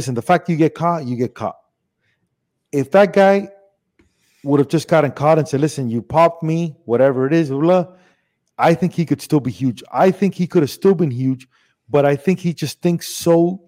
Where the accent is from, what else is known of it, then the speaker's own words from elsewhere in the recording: Miami, Florida, United States; Jose Canseco to us, growing up in Miami in the 80s.